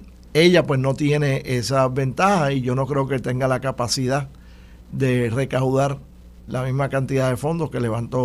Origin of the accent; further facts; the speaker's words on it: London, United Kingdom; aparentemente está en mi ciudad natal de Londres